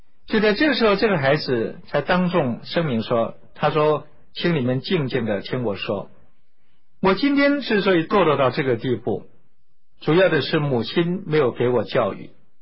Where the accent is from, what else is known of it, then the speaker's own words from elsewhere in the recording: China; 我们中国人也常说，举头三尺有神明